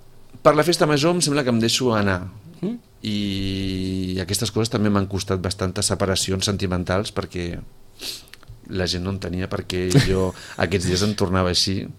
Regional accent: Barcelona, Catalonia, Spain; Jo sóc del Poble Sec

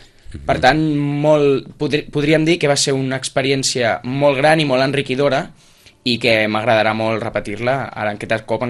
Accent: Sitges, Catalonia, Spain; transmetre la figura aquesta a Sitges. Aleshores jo vaig sentir que m'estimava molt el meu poble

